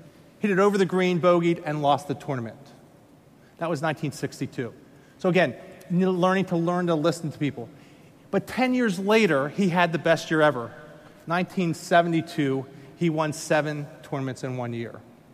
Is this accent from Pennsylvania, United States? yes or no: yes; Pennsylvania, United States; I'm from Pennsylvania. We have a tax incentive to do that.